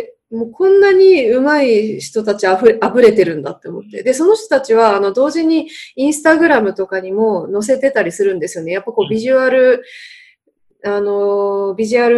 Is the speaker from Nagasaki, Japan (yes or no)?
yes; Nagasaki, Japan; いつまでも愛と平和を言い続けてる人間なんですけどね、長崎出身だからね